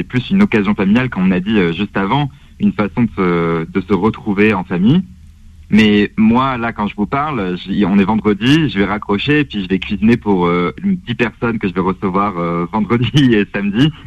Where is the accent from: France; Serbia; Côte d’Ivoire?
France; Strasbourg, Grand Est; Moi, je viens de Strasbourg, j'ai des très très bons souvenirs du marché de Noël.